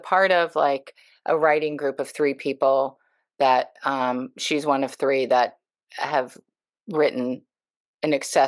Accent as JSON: {"language": "English", "town": "Houston", "region": "Texas", "country": "United States", "tie": "born or raised there", "said": "No, I grew up in Houston."}